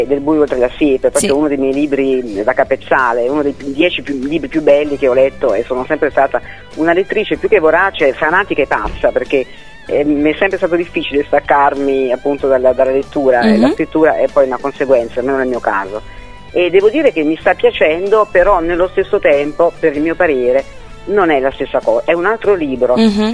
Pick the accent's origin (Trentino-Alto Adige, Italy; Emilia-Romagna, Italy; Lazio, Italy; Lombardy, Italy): Emilia-Romagna, Italy; now in Molise, Italy; Io abito nel Molise, pur essendo romagnola